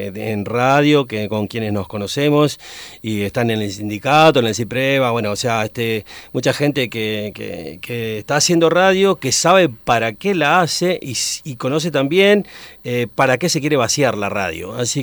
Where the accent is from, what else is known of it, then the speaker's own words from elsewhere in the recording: Las Lomitas, Formosa, Argentina; la LRA20 de mi pueblo, de Las Lomitas.